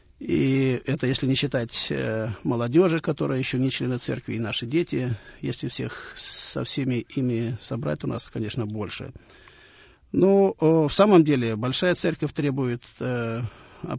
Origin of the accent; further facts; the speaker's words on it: Frunze, Bishkek, Kyrgyzstan; born there; moved away as an adult; also born or lived in Saint Petersburg, Russia; я родился в Средней Азии, в городе Фрунзе. В то время это была часть Советского Союза. Я христианин в третьем поколении.